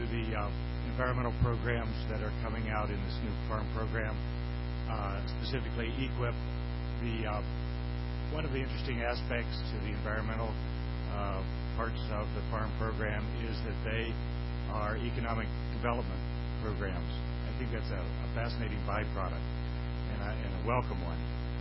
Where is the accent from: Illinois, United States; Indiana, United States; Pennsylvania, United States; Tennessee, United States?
Pennsylvania, United States; Madam Secretary … from Pennsylvania.